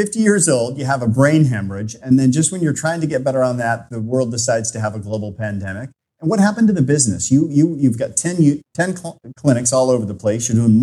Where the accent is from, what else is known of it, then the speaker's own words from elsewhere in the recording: United States; I would say lovely to see you, but as an American, the word lovely just sounds weird without the accent